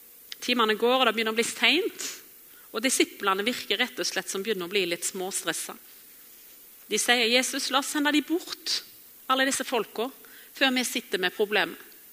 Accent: Bømlo, Vestland, Norway; det var i 3. klassen på Mosta skole, hjemme på Bømlo.

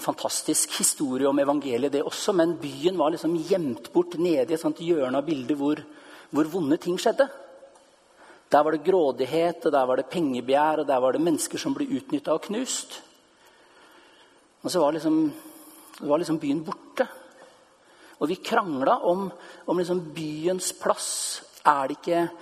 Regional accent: Østfold, Norway; på landsbygda der jeg vokste opp utenfor Sarpsborg på 70-tallet.

